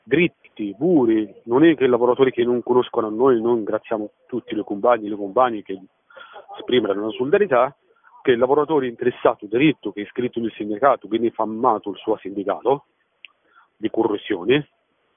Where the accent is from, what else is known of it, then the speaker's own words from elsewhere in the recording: Morocco; Italian is a second language; now in Italy; io sono da 2003 in Italia, non sono italiano, sono da 2003 in Italia, purtroppo lo Stato italiano non conosce a me come italiano, conosce a me come un marocchino di merda